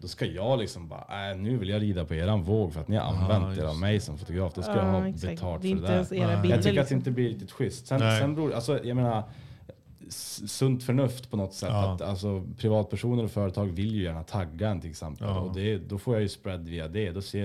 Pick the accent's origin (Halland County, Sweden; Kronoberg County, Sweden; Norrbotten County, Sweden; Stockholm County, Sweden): Norrbotten County, Sweden; Svartby; för att jag är från Svartby och born and raised och